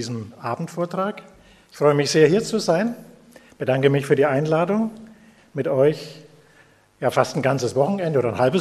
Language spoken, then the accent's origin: German; Bayreuth, Bavaria, Germany; Ich komme aus Bayreuth, wie man mir vielleicht noch anhört